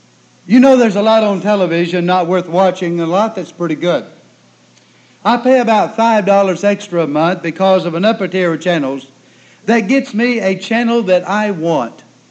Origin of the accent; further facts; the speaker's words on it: Bridgeport, Alabama, United States; when I was growing up in Bridgeport, Alabama.